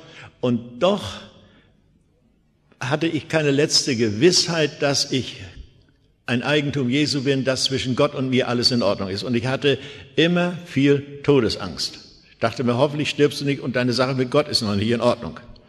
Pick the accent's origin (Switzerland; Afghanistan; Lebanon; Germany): Germany; Wismar, Mecklenburg-Vorpommern; Und dann bin ich gesprungen durch die Straße meiner Heimatstadt Wismar